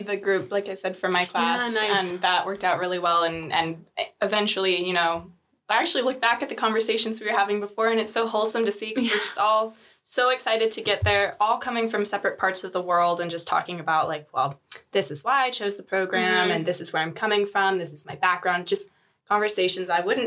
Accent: Pacific Northwest, United States; I'm from the Pacific Northwest, so hiking is in my blood.

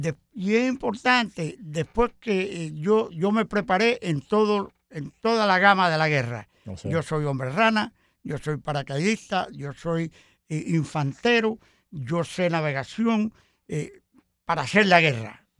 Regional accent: Las Pozas, Pinar del Río, Cuba; Yo soy de un pueblo grande de Cuba, de Las Pozas.

